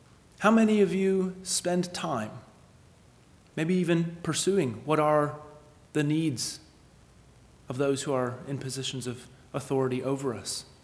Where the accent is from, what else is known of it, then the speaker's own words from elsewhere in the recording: United States; The best we typically do as Americans, and by the way, I love being an American. I delight to be an American.